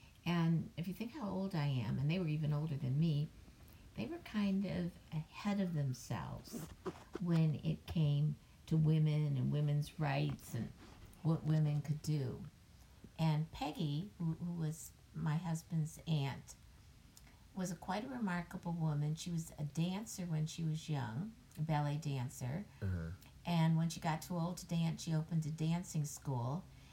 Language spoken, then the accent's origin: English; Muskegon, Michigan, United States; also born or lived in Ohio; now in California, United States; And I was actually born in Ohio, and then I grew up in Muskegon, Michigan. I live in California now, and I am 77 years old